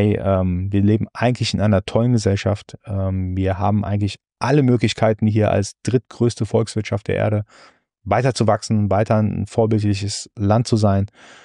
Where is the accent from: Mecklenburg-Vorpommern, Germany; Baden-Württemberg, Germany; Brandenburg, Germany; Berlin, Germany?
Baden-Württemberg, Germany; Heidelberg; Ich bin mit 2 Jahren hierher gekommen. Heidelberg ist meine Heimatstadt, hat mich wunderbar aufgenommen.